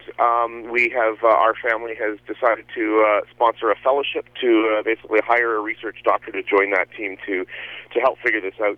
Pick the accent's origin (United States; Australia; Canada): Canada; Waterford, Ontario; en route to southwestern Ontario, to Waterford, Ontario, where my hometown is